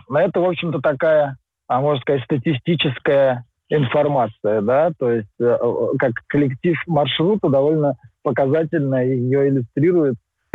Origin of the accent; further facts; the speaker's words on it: Russia; now in France; знаете, у меня есть опыт жизни в России и опыт, как я из нее уехал. Хотя я говорю следующим образом. Я не уехал из России, а я приехал во Францию.